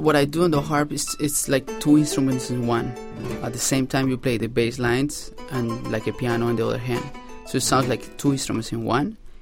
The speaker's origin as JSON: {"language": "English", "country": "Colombia", "tie": "born or raised there", "said": "Yeah, I started as a dancer in Colombia when I was 7 years old with folk music, música llanera, music from the plains of Colombia and Venezuela."}